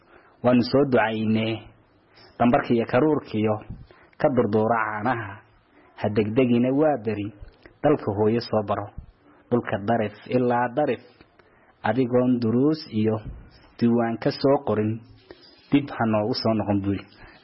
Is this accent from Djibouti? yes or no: yes; Djibouti; waxan ka imid dalka jamhuuriyadda Djibouti